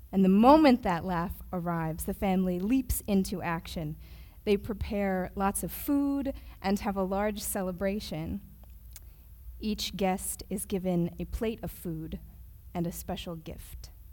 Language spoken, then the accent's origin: English; Arizona, United States; I am from Arizona, born and raised, and like every other U.S. state, Arizona is land that was taken from indigenous people.